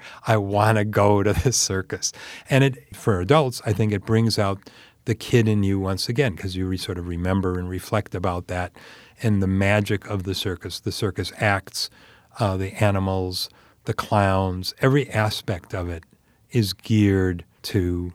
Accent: Milwaukee, Wisconsin, United States; I remember when I was growing up in Milwaukee, I must have been 6 or 7, and the circus would come to Milwaukee

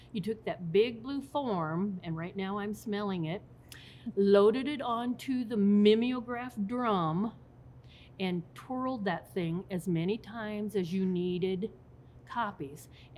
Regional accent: Iowa, United States; moved away as an adult; also born or lived in Sibley, United States; I grew up in Iowa, let's say that. I was born in Sibley, lived around Lamar's, lived around Sioux City, lived around Council Bluffs, graduated from Red Oak High School in Red Oak, Iowa.

